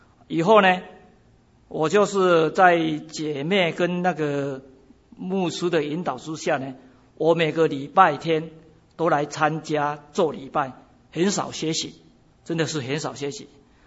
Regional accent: Guiren, Tainan, Taiwan; 就在台南县的一个那个我的故乡叫做归仁。就台南县一个很小的乡镇

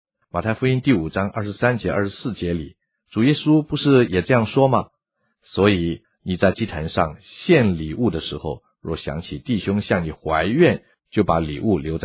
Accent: China; 我们中国人说，不以其人之道还治其人

